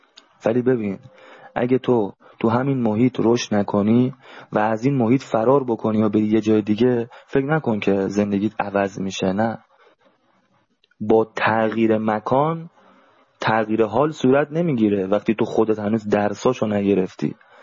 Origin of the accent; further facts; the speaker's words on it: North, Iran; من خودم شمالیم